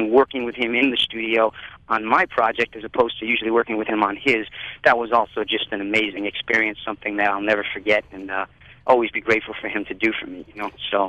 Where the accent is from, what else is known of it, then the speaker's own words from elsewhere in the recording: Providence, Rhode Island, United States; I mean, I grew up in Providence, Rhode Island, where I don't know if you're aware … you know, a really great R&B singer that's done well for himself, and I went to high school with his nephews